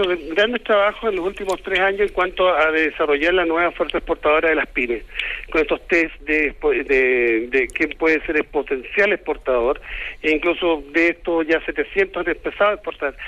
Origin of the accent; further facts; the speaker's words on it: Magallanes and Chilean Antarctica, Chile; soy magallánico de origen, así que imaginarás que el tema regional para mí va en mi ADN